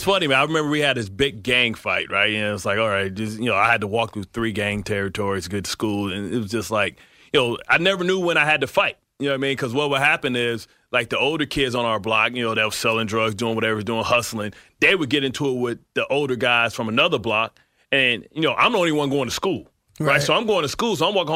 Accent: Detroit, Michigan, United States; born or raised there

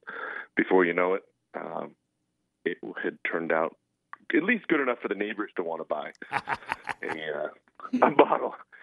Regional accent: California, United States; I just said I'm pretty much born and raised in Napa Valley.

